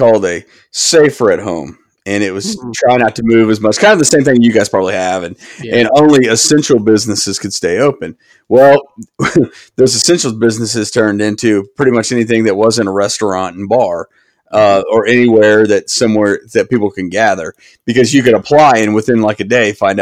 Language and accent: English; Tulsa, Oklahoma, United States; I'm from Tulsa. I live in Tulsa